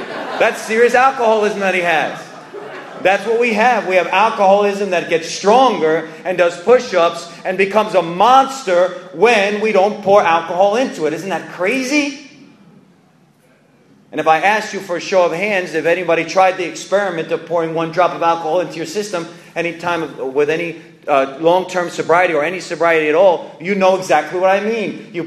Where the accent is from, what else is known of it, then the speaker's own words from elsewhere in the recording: New York, United States; I'm from Long Island, New York. I grew up in an area that was completely segregated.